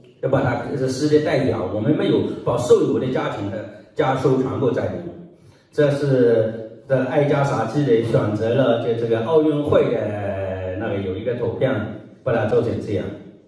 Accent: China; 对我们中国人成家的家

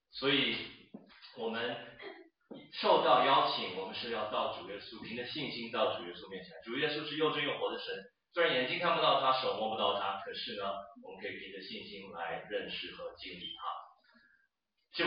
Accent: United States; 我们美国人很多人是有 religion

